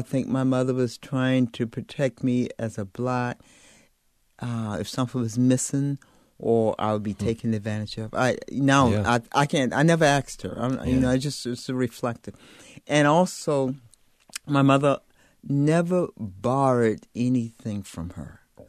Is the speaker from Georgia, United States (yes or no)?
yes; Augusta, Georgia, United States; also born or lived in Savannah; Well, I was born in Savannah. My father was transferred to Augusta. He worked for an insurance company. And I grew up doing segregation time.